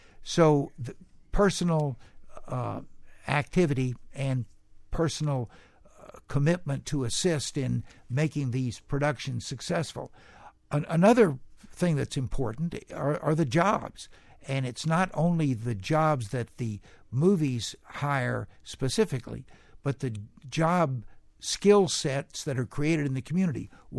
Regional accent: Pensuco, Florida, United States; I grew up in the Everglades. I grew up in a little town that no longer exists called Pensuco, Florida, which was an island in the Everglades.

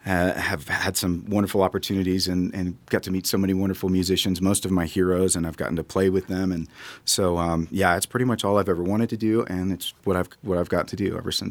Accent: Washington, United States; now in Nashville, United States; About 17 years ago, I moved to Nashville and from the Northwest. I grew up in Washington State and moved to Nashville

